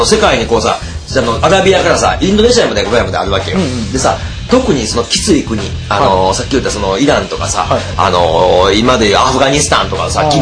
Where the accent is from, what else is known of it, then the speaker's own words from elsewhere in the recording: Osaka, Japan; 僕は大阪なんですけども